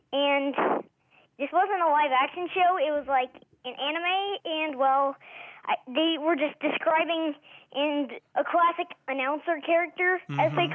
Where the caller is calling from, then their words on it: Dallas, Texas, United States; I'm calling from Dallas, Texas.